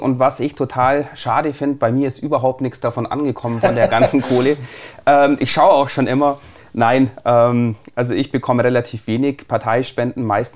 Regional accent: Bavaria, Germany; Das Allgäu ist meine Heimat

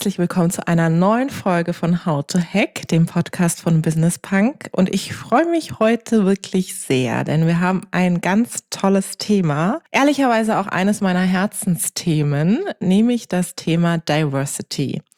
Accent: Baden-Württemberg, Germany; ich komme aus Baden-Württemberg

